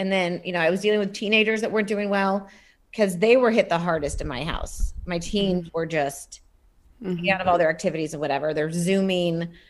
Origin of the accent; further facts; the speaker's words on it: Laguna, California, United States; also born or lived in Miami; Although I grew up in Laguna in Orange County, We lived in Miami for a very long time.